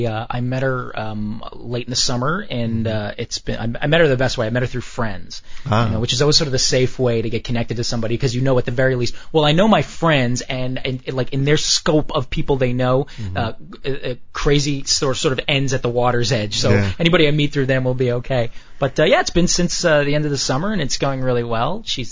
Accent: New York, United States; I'm a Catholic guy, but I grew up in New York in a Jewish neighborhood. I'm actually more Jewish than some Jews.

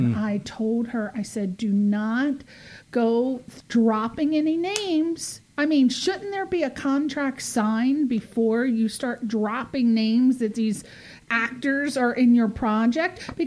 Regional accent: East Coast, United States; I'm just telling it like it is. I'm from the East Coast. That's what we do.

